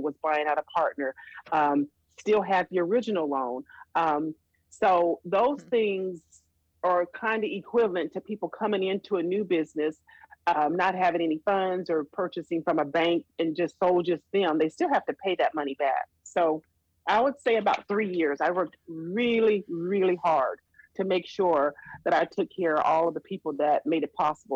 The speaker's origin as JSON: {"language": "English", "town": "Omaha", "region": "Nebraska", "country": "United States", "lives_now": "Alaska, United States", "said": "Okay, well, I'm from Omaha, Nebraska, and I clearly saw differences in color when I lived in Omaha."}